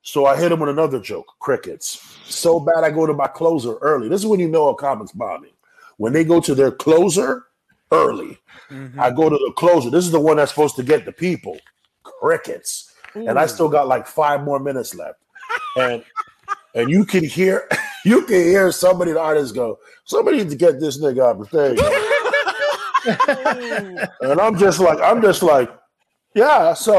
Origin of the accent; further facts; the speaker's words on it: Toronto, Ontario, Canada; I'm from Toronto. I don't care about none of these people.